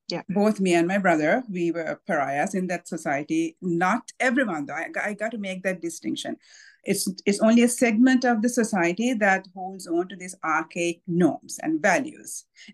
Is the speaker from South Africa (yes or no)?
no; Sri Lanka; moved away as an adult; now in Canada; I'm in a multicultural or multiracial family. I was born and brought up in Sri Lanka, and I moved to Canada in 2004.